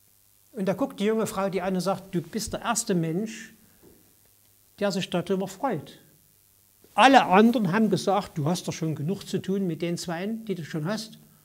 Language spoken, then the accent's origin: German; Chemnitz, Saxony, Germany; Wir hatten in Chemnitz, wo ich herkomme, da waren 4 Hebammen